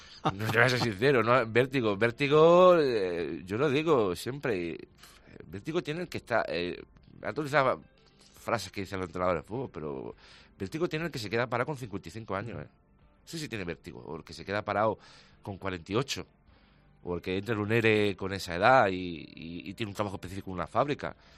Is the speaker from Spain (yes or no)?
yes; Linares, Andalusia, Spain; los que somos de Linares y hemos vivido a la sombra no solo de Santa Ana, sino de las sirenas de la fábrica de las latas, a las sirenas de los Benito o de los bilbaínos